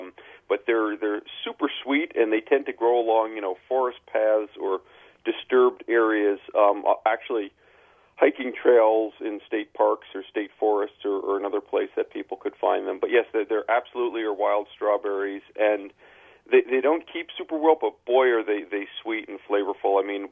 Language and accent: English; East Coast, United States; moved away as an adult; I did some of that as a kid growing up on the East Coast, but, you know, space and resources were limited, and I came out here for graduate school in about 1990